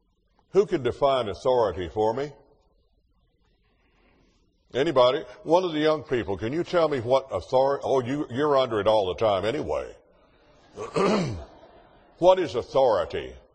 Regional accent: Alabama, United States; And growing up in Alabama, I grew up under one culture.

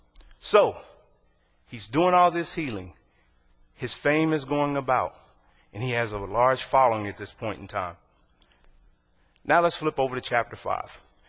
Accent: Kentucky, United States; I'm from Kentucky.

